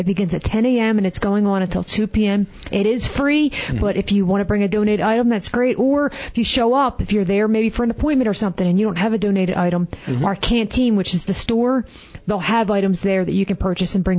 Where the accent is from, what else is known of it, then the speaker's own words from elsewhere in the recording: Philadelphia, Pennsylvania, United States; I was from the East Coast, I'm from Philly, so on mine, we put it on toast.